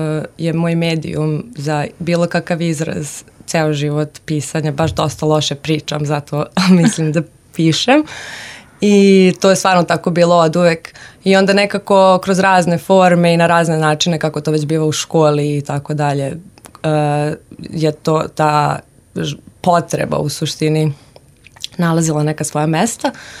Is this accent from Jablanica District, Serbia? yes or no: no; Novi Sad, Vojvodina, Serbia; dramaturškinja i scenaristkinja. I imam 29 godina, rodom sam iz Novog Sada.